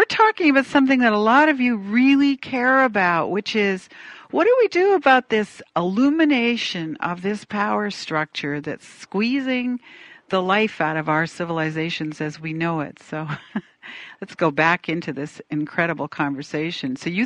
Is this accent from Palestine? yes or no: no; Canada; now in United States; I'm not actually American, I'm Canadian, but I am here now, so I kind of am American.